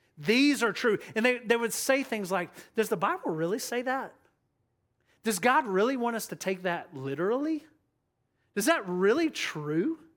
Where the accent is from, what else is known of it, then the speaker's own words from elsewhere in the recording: Loganville, Georgia, United States; also born or lived in Athens; And so I grew up in Athens, and I grew up in a little small town called Loganville.